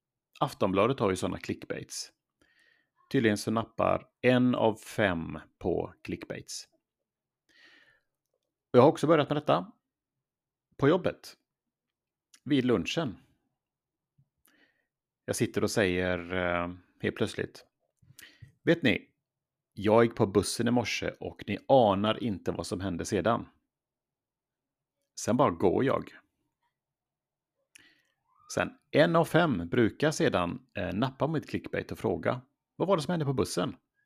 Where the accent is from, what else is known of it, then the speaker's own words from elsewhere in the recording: Västra Götaland County, Sweden; är alltså någonting som är ganska så känt där jag kommer ifrån. Västergötland.